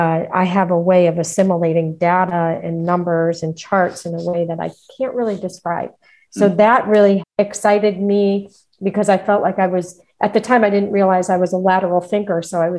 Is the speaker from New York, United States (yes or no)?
no; Hartford, Connecticut, United States; So I was born and raised in Greater Hartford, Connecticut.